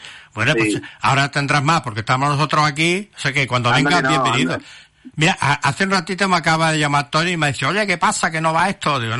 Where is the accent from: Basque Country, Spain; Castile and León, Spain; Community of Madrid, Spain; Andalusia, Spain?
Andalusia, Spain; Córdoba; soy nacido aquí, pero soy cordobés a 100%.